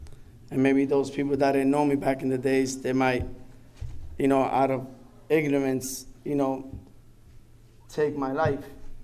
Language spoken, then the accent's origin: English; New York, United States; born there; Because I was born in New York, so I'm going to represent, right?